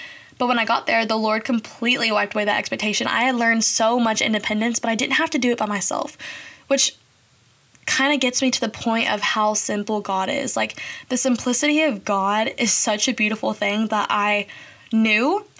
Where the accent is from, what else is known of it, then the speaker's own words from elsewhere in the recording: Bowling Green, Kentucky, United States; Growing up in Bowling Green in Kentucky, okay, I have to, like, back up. Bowling Green itself is a pretty diverse place, but also it's only diverse to an extent.